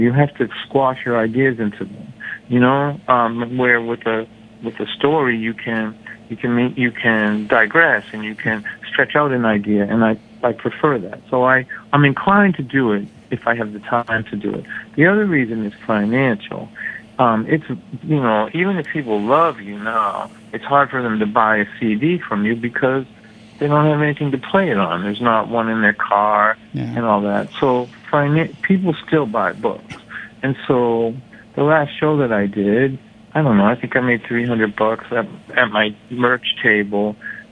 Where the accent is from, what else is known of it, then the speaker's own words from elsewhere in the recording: Lynn, Massachusetts, United States; A lot of that book is about growing up in Lynn and my experience as a young person there and what it was like to be a kid down there